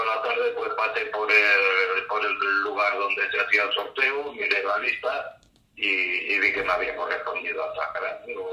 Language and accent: Spanish; Barcelona, Catalonia, Spain; Bueno, yo soy de origen de Barcelona.